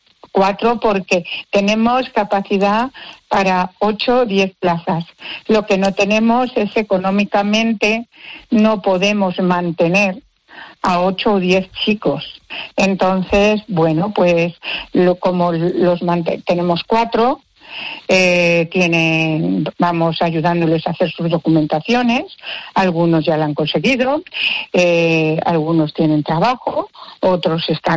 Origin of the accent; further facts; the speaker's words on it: Puebla de Almoradiel, Castilla-La Mancha, Spain; nos los llevamos al pueblo porque mi marido y yo los veranos nos vamos a mi pueblo.